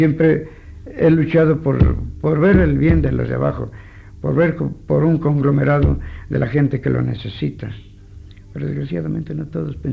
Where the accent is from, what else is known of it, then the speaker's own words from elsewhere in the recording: Juchitepec, State of Mexico, Mexico; born there; Yo nací acá en Juchitepec.